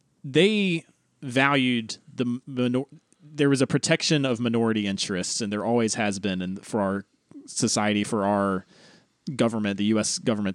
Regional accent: North Carolina, United States; I never met a Jim Bob growing up in North Carolina, by the way.

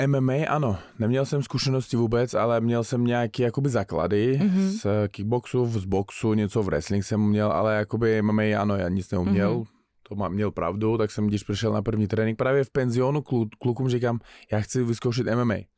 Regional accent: Uzbekistan; Czech is a second language; moved away as an adult; Protože v Uzbekistánu nešlo vydělat ty peníze, které potřeboval táta za nemocnici zaplatit. Na nějaké léky u nás nejsou jakoby zdravotní, musíš platit všechno.

